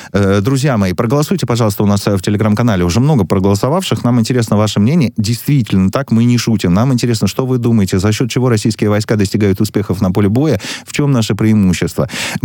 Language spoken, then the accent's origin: Russian; Ukraine; born there; Вы же знаете, да, что я родился на Украине, я вам рассказывал.